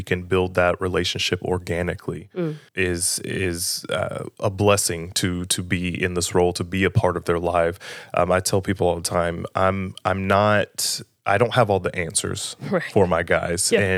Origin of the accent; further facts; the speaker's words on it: Spartanburg, South Carolina, United States; And I'm originally from Spartanburg, the youngest of five.